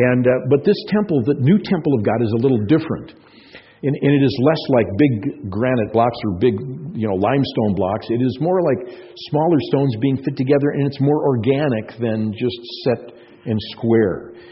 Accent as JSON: {"language": "English", "region": "Minnesota", "country": "United States", "tie": "born or raised there", "said": "I grew up hunting agates in Minnesota, Lake Superior agates, and we would comb through many rocks."}